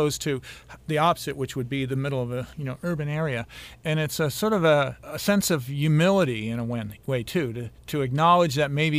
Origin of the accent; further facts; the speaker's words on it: East, United States; also born or lived in Missoula, United States; It was a real eye-opener growing up in the East and then going out to Montana